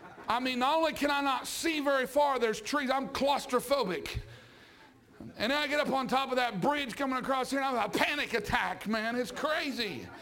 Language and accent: English; Oklahoma, United States; Listen, I'm from Oklahoma, man. Almost every other person's got a concealed carry license out there.